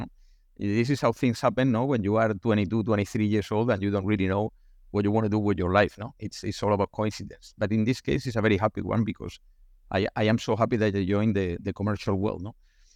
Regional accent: Seville, Andalusia, Spain; English is a second language; moved away as an adult; I am originally from Spain, from southern Spain, from Sevilla, no, the global epicenter of flamenco and bullfighting, no, and that's you know, where I was raised and where I joined the company.

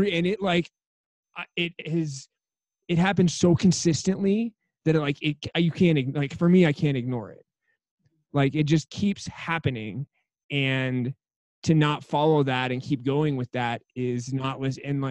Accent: La Jolla, California, United States; And yeah, so like I grew up in La Jolla, California for the first 12 years. And yeah, we were in a little redwood forest cabin.

